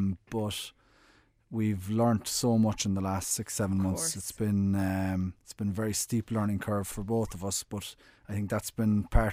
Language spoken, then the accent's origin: English; Bishopstone, England, United Kingdom; I grew up in Bishopstone, not too far from here.